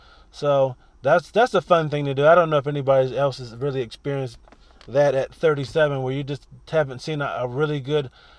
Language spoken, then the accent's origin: English; Rochester, New York, United States; we kind of had a similar, you know, experience growing up in Rochester.